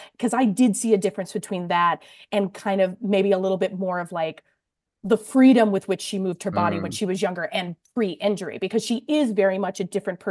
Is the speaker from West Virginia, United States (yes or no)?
no; Louisville, Kentucky, United States; I'm from Louisville.